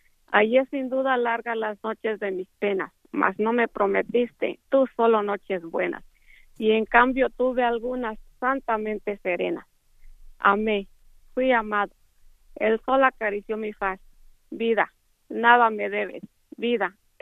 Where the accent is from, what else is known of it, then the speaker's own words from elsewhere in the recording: Michoacán, Mexico; Sí, yo soy del estado de Michoacán, México.